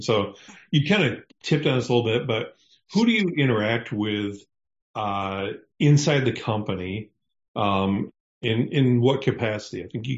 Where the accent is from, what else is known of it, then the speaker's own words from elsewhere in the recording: Michigan, United States; accent: West Michigan; No different than my West Michigan accent here, I guess.